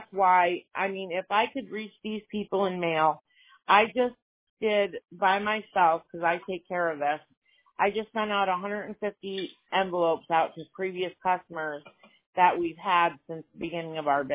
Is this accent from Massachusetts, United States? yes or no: no; Pennsylvania, United States; Well, when we lived up north, because we're from the Poconos, it's a small town